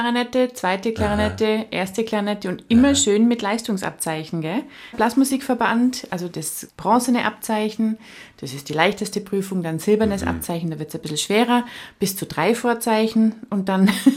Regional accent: Rangendingen, Baden-Württemberg, Germany; also born or lived in Freudenstadt; Und 6 Jahre lang habe ich dann auch im Kreis Freudenstadt gewohnt mit meinen Eltern. Und dann sind wir in Zollernalbkreis gezogen, und zwar nach Rangendingen.

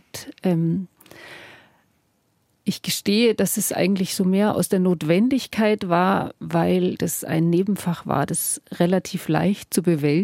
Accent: Regensburg, Bavaria, Germany; born there; Also tatsächlich ist Regensburg wirklich meine Geburtsstadt. Aber ich bin nicht dort aufgewachsen. Also ich glaube, ich habe nur maximal 1,5 Jahre wirklich dort gewohnt. Mhm. Das lag daran, dass mein Vater Offizier war und wir oft umgezogen sind.

